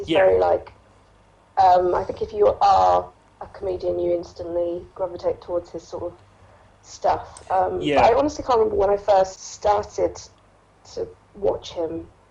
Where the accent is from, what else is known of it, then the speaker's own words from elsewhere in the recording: Edinburgh, Scotland, United Kingdom; I grew up in Edinburgh, so I knew the Fringe was there.